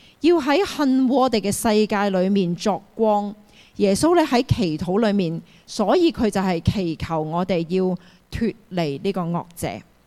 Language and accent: Chinese; Hong Kong; 一方面要理解我们是香港人来的，我们是很忙碌的